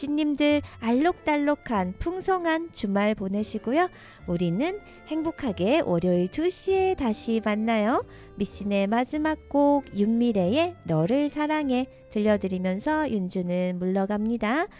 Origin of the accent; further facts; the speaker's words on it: South Korea; 저는 요즘처럼 한국인으로서 자부심과의 긍지